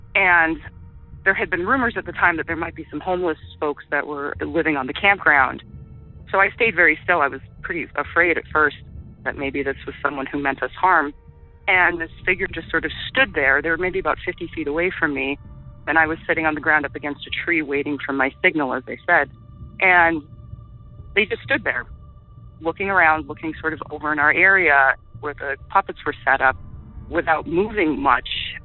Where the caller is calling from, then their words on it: Massachusetts, United States; Hi, I'm calling from Massachusetts.